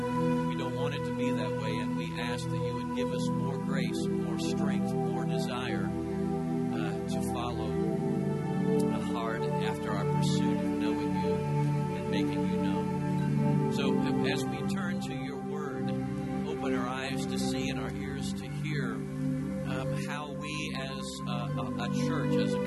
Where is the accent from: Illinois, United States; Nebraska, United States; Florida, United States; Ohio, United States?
Florida, United States; I'm from Florida, and I just assume that people who do that are from Florida